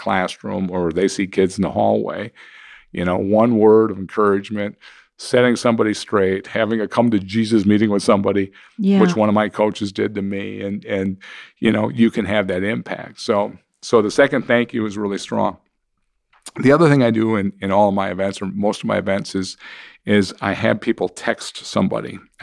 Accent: Seymour, Wisconsin, United States; And my hometown of Seymour, Wisconsin, brought me back in to speak at teacher orientation.

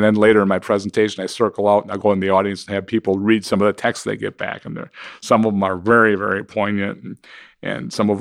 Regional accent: Seymour, Wisconsin, United States; And my hometown of Seymour, Wisconsin, brought me back in to speak at teacher orientation.

